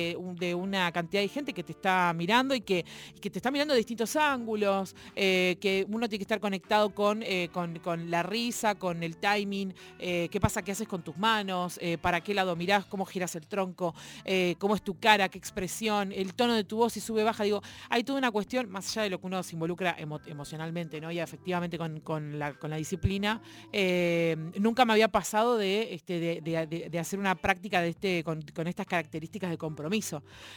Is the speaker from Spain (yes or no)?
no; Argentina; me escucharon el acento y el mozo me dijo, ¿sos Argentina? Le digo, sí.